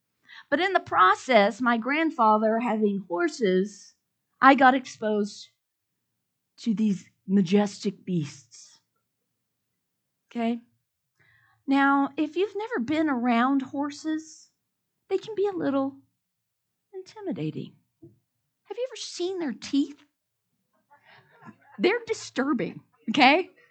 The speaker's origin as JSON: {"language": "English", "town": "Dallas", "region": "Texas", "country": "United States", "tie": "born or raised there", "accent": "twang", "said": "Anyway, I have a twang because I grew up in Texas. And yes, yeehaw's right. Yeah, yeah. I grew up like in Dallas area. And then we moved, when I was about 9, we moved up north to the farm."}